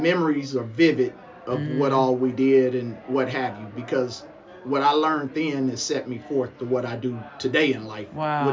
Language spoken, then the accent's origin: English; Muskogee, Oklahoma, United States; We grew up in Muskogee, but they end up building a house back toward where they grew up at.